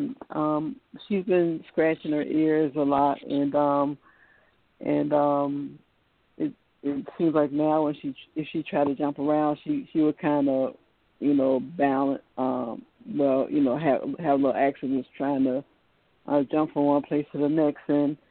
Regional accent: Newport News, Virginia, United States; It's spelled with a V, like in Virginia, and I'm from Virginia. I live on the coast. And in a place called Newport News.

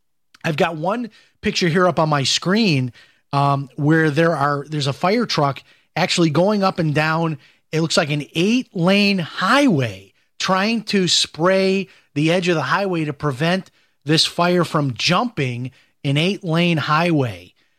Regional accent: Chicago, Illinois, United States; I grew up in Chicago. I know how this all works.

